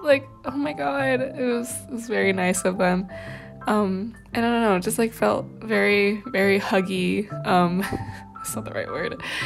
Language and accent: English; California, United States; I don't know, felt like a little piece of home because I'm so far away from home. I'm from California.